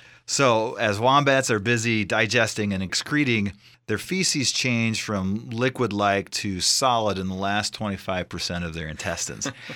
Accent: Idaho, United States; Again, I'm from Zoo, Idaho, so poo is my business, Leif.

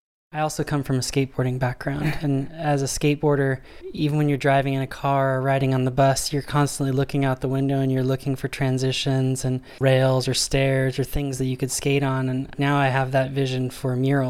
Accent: Chico, California, United States; moved away as an adult; I was born and raised in Chico. I moved away right out of high school. Moved back in 2013.

